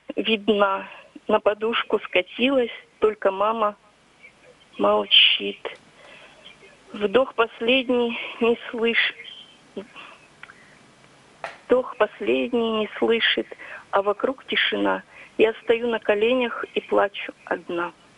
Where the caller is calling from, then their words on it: Kamensk-Uralsky, Sverdlovsk Oblast, Russia; Я звоню вам из Каменска-Уральского.